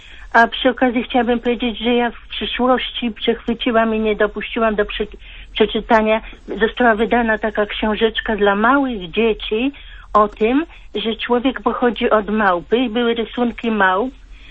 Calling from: Warsaw, Masovian Voivodeship, Poland; Mówi teraz ja z Warszawy.

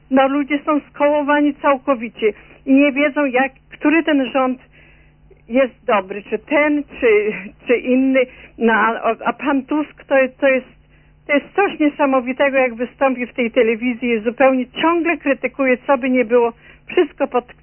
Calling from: Toronto, Ontario, Canada; Tutaj u nas w Toronto jest zalana prasa takimi bardzo brzydkimi pomówieniami.

